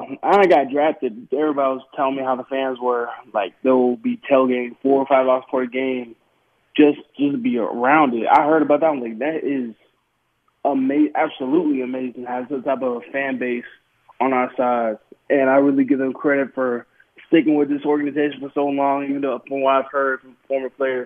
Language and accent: English; Virginia, United States; Oh, of course. I was born and raised in Virginia, so I'm used to the snow.